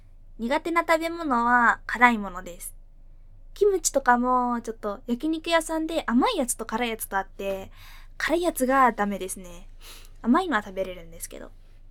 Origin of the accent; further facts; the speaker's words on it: Fukuoka, Japan; accent: Hakata dialect; 年齢19歳の現役大学2年生です。出身地は福岡県です。